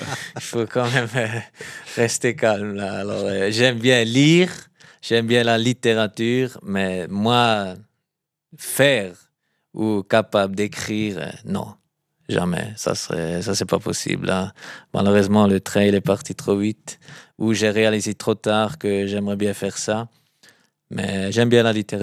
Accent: Thurgau, Switzerland; born there; je suis né à Turgovie

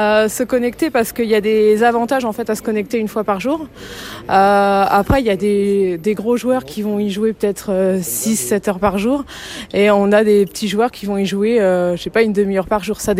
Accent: Les Hauts-Geneveys, Neuchâtel, Switzerland; je suis pas de Neuchâtel, je suis un peu plus haut. Donc, on vient des Hauts-Genevois.

